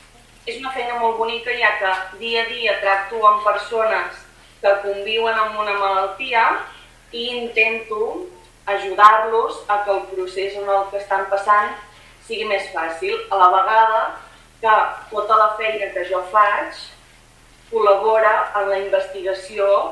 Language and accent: Catalan; Manresa, Catalonia, Spain; born there; vaig néixer a Manresa, de fet encara he vist. Tinc 28 anys